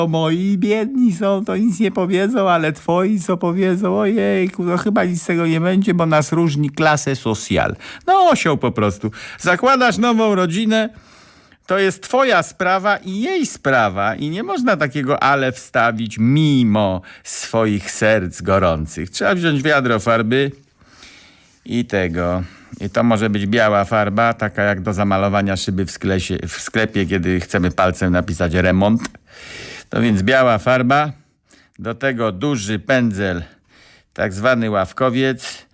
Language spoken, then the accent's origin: Polish; Częstochowa, Silesian Voivodeship, Poland; now in Poznań, Poland; Ja przeniosłem się z Częstochowy do Poznania i zastanawiam się, w jaki sposób zdaniem pańskim wyrażać powinno się radość po poznańsku.